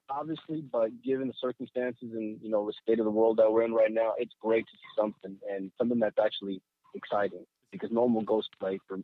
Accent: Texas, United States; Hey, I'm from Texas, man.

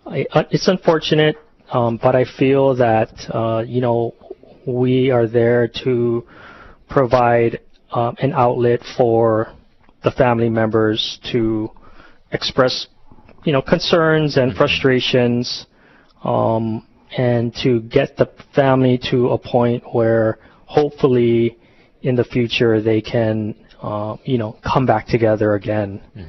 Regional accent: Mililani, Hawaii, United States; also born or lived in Vietnam; My family is originally from Haliva, grew up in Waihewa and primarily in Mililani. Eventually went to Punahou and did my last year of Punahou over in Pa'o'a Valley

